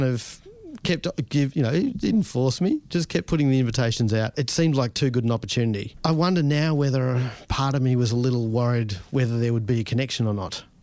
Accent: Australia; Growing up, it was always being something else until I went overseas for the first time and saying, where are you from? Oh, from Australia, but I'm this.

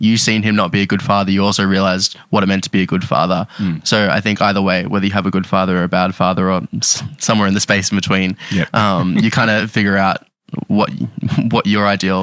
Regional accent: Ardmona, Victoria, Australia; I grew up in a small town called Ardmona, just outside of Shepparton in rural Victoria.

